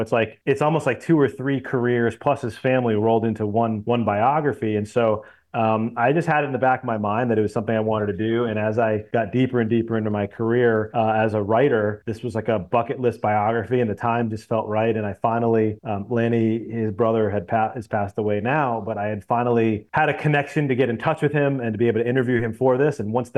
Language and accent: English; Boston, Massachusetts, United States; You know, I grew up in Boston, so maybe I wanted to be, you know, the left fielder, the next great left fielder for the Red Sox.